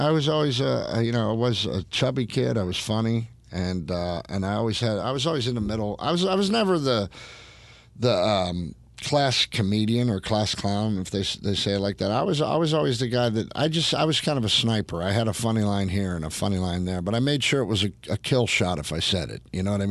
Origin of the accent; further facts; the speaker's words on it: Pittsburgh, Pennsylvania, United States; I grew up in Pittsburgh.